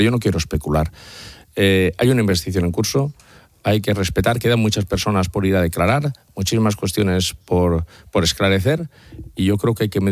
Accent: Valencian Community, Spain; si me permite que le hable no como presidente, sino como valenciano, que soy.

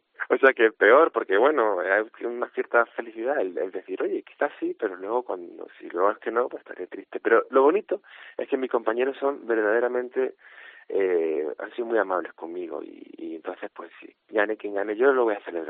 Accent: Andalusia, Spain; yo como jienense, uh-huh, me siento bastante manchego y también un poco extremeño.

